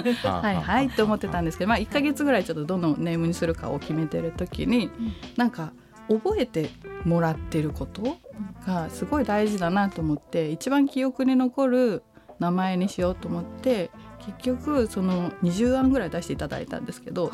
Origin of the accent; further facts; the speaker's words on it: Matsuyama, Ehime, Japan; now in Tokyo, Japan; 愛媛の松山が出身なんですけど、はい、大学で東京に進学をして、うんそのまま東京で働くんですけど